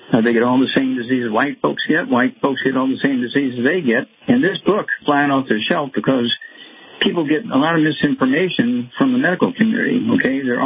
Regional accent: Missouri, United States; let's go to my home state, Missouri

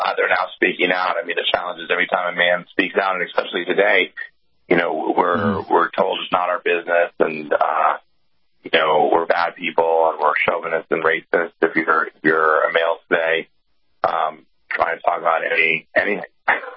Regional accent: Northeast, United States; born or raised there

